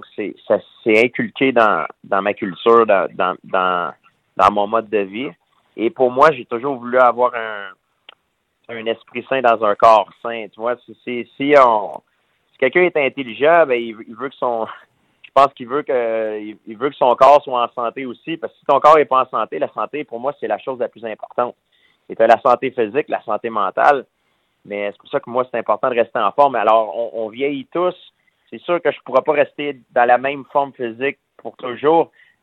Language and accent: French; Saint-Isidore, Canada; Puis j'ai déménagé en appartement vers 16, 17, peut-être 18 ans dans ce bout-là. Et c'est là que j'ai quitté Saint-Isidore, mais je garde toujours le pied à Saint-Isidore aussi parce que j'y retourne voir mes parents à chaque semaine.